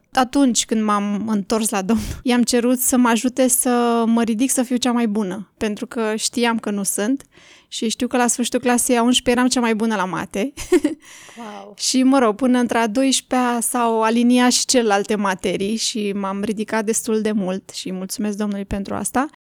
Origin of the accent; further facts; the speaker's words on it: Bucharest, Romania; Am fost crescută în București la bloc